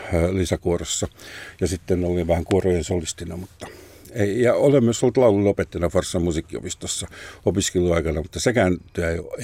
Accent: Salo, Southwest Finland, Finland; olen Salosta kotoisin ja salolaisten bändien harjoitushuoneessa oli pari muutakin bändiä

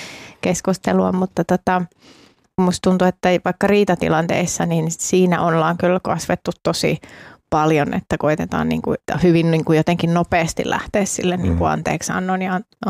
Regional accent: Ostrobothnia, Finland; Mä tuun Pohjanmaalta ja mulla on semmoinen hyvin niin kuin voimakas tämmöinen niin kuin pohjalainen tämmöinen yrittäjäkulttuuri

